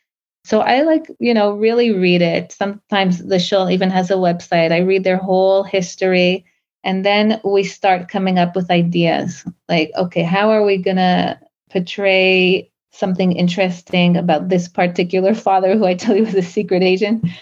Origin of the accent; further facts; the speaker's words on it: Canada; I'm a Baal Teshuva. I am from Canada.